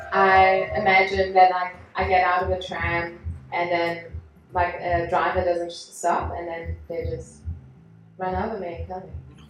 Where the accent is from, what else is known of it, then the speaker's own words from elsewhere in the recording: Germany; first language German; English is a second language; moved away as an adult; now in Australia; I'm from Germany. I moved to Australia around 4 years ago now. And there are a lot of things that I had to learn when I arrived here. First of all, of course, English.